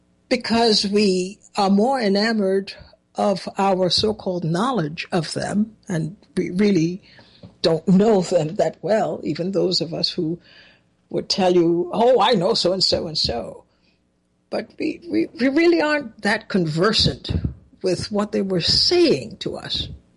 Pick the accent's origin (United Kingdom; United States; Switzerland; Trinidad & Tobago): Trinidad & Tobago; I'm very proud that we have something in common. We are both from Trinidad.